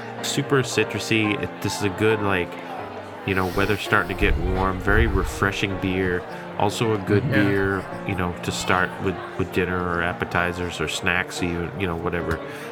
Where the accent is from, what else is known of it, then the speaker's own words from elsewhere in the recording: Boston, Massachusetts, United States; from Boston.